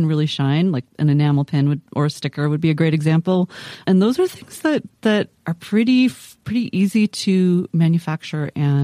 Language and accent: English; Midwest, United States; I'm a Midwesterner. We just don't do that.